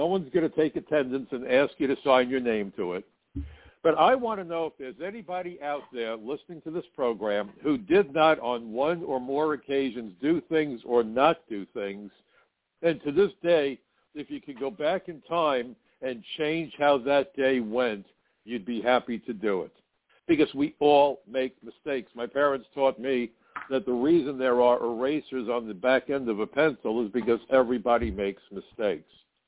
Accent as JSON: {"language": "English", "town": "New York City", "region": "New York", "country": "United States", "said": "And, you know, I'm from New York City, the biggest city in the United States. I happen to be Jewish."}